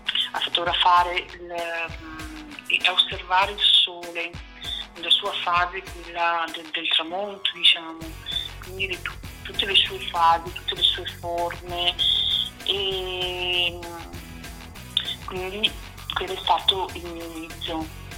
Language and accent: Italian; Veneto, Italy; Allora, io vengo da San Martino di Luccoli, che è un paesino nella provincia di Padova